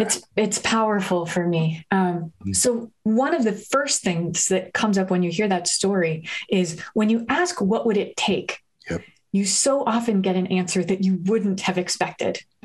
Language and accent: English; New Haven, Connecticut, United States; when she was visiting my hometown of New Haven a little while ago.